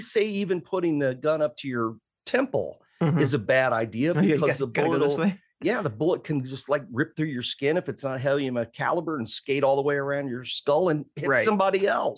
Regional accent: Decatur, Illinois, United States; I grew up in Decatur. That's as bad.

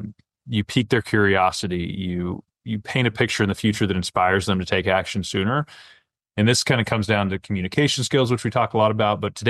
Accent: West Coast, United States; Like, I grew up on the West Coast, and so it was expected to kind of get to the point.

